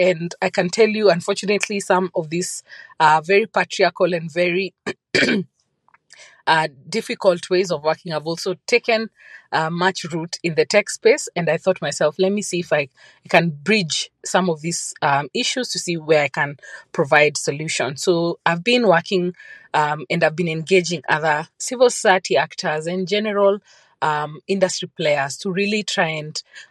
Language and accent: English; Kenya; I am Kenyan and I'm based in Nairobi, Kenya.